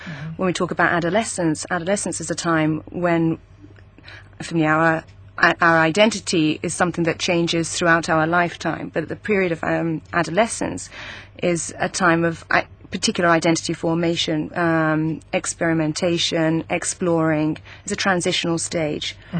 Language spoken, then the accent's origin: English; Żejtun, Malta; English is a second language; We speak about the north, we speak about the south, we speak about, you know, I'm from Sujiri, where El Montagni is said.